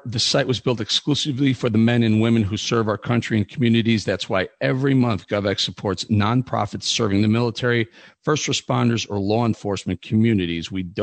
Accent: Chicago, Illinois, United States; Yeah, I grew up in Chicago. I grew up listening to him, Harry Carey.

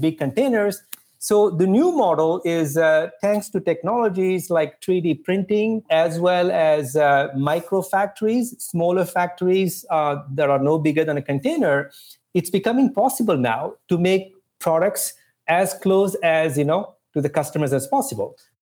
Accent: Pondicherry, Puducherry, India; So I grew up in Pondicherry, which is a former French colony in southern India.

